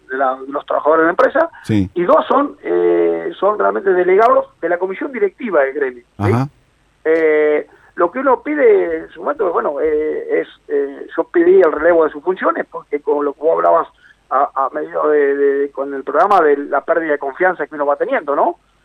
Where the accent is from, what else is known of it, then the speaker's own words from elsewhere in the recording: Argentina; Yo soy un argentino